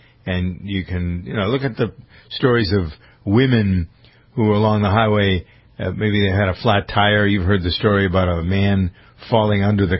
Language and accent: English; Framingham, Massachusetts, United States; there's a new Lifetime in my hometown of Framingham, Massachusetts.